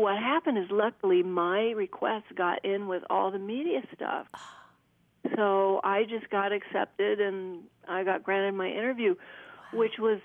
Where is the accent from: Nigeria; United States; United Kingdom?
United States; And I think that's because I'm American, you know.